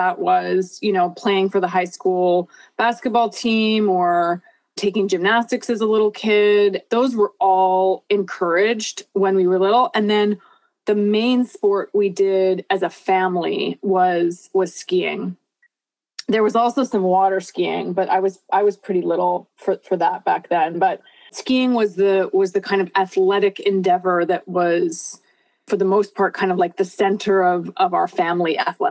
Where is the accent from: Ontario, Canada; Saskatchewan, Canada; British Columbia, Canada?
British Columbia, Canada; Vancouver; I grew up in Vancouver, Canada. So actually not terribly far from here.